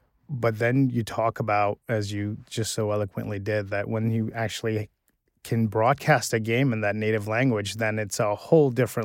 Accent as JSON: {"language": "English", "country": "Canada", "tie": "born or raised there", "also_born_or_lived": "Pakistan", "said": "growing up in Canada, I became a big fan. I related a lot to your story, Ryan, because as an immigrant from Pakistan who fell in love with hockey"}